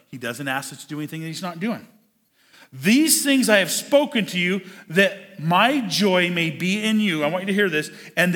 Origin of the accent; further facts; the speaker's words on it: Nebraska, United States; I grew up in Western Nebraska